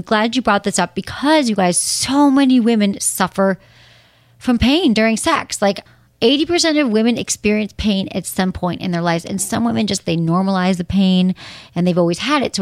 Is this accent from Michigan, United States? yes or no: yes; Michigan, United States; this is from Lance, 32 in Michigan, my home state.